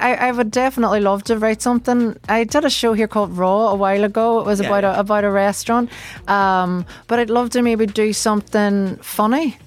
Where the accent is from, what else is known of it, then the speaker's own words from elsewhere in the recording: Ireland; maybe it's because I'm Irish, but I think particularly in Ireland, nothing can stay serious for too long.